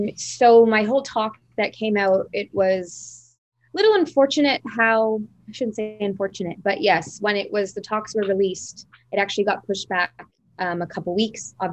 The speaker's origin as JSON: {"language": "English", "town": "Oakville", "region": "Ontario", "country": "Canada", "tie": "born or raised there", "said": "Obviously, growing up in Oakville, disconnected from my Indigenous side, from my father, from my family, my grandmother, I was completely disconnected from anything Indigenous. Obviously, it's a privileged white community, Oakville."}